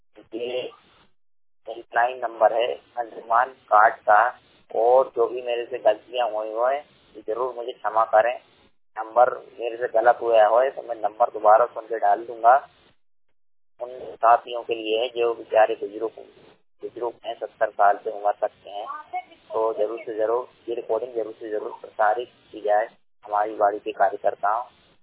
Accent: Bhopal, Madhya Pradesh, India; मैं भोपाल जिले का निवासी हूँ।

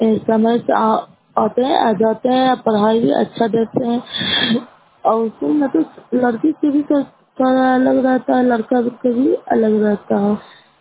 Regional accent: Bihar, India; नालंदा जिला नगर ब्लॉक कैला पंचायत के निवासी हूँ।

